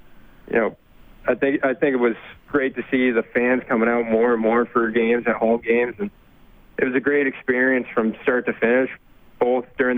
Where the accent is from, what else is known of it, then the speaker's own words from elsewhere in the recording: Massachusetts, United States; Yeah, I'm from Mass.